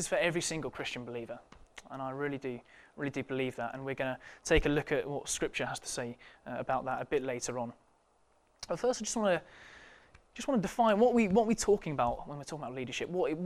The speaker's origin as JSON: {"language": "English", "town": "Cambridge", "region": "East of England", "country": "United Kingdom", "moved": "as an adult", "lives_now": "Loughborough, United Kingdom", "said": "I'm originally from Cambridge, 23 years old, and I came to Loughborough 4 years ago-ish, 3.5 years ago, as a student."}